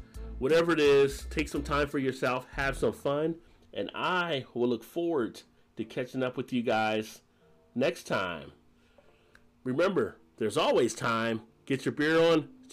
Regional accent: New Jersey, United States; For me, growing up in New Jersey, going to the shore, Atlantic City in the summers, you would get saltwater taffy down there at the beach

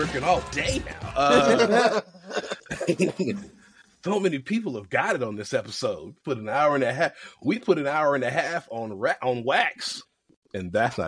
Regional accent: Atlanta, Georgia, United States; Like, I mean, I'm from Atlanta.

